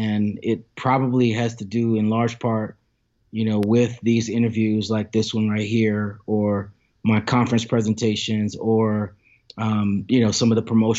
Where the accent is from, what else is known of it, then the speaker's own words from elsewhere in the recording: Lexington, South Carolina, United States; So I'm from Lexington, South Carolina, very small town, maybe about 15 minutes from Columbia, South Carolina.